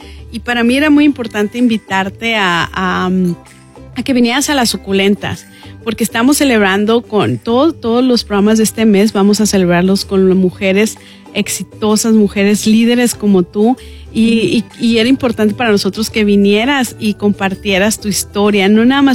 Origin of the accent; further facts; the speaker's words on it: Babiácora, Sonora, Mexico; en un pueblo como Cumpas, o como yo, que soy de Babiácora, o otro pueblo chiquito